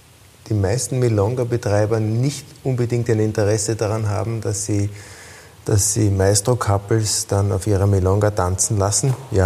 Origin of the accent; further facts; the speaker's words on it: Vienna, Austria; wir sind aus Wien und wollen natürlich auch in Wien unterrichten.